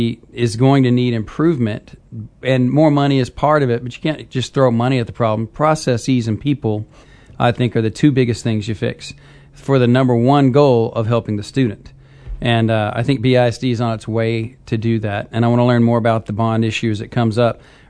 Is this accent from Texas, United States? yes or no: yes; Bryan, Texas, United States; I'm a Bryan guy. I'm from Bryan.